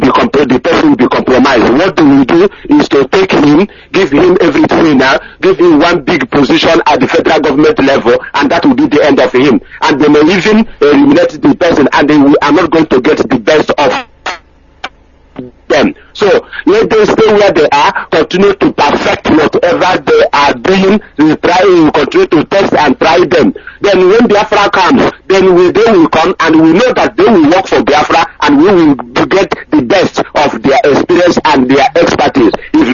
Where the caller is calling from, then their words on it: London, United Kingdom; I'm calling from London, and I'm from Chocolate in the United States.